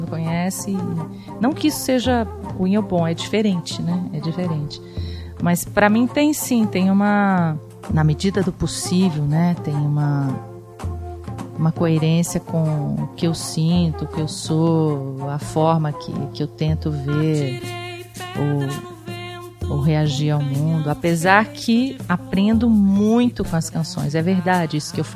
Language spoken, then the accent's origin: Portuguese; Minas Gerais, Brazil; now in São Paulo, Brazil; Então é uma mineira que veio para São Paulo, que aqui desenvolveu a carreira, né?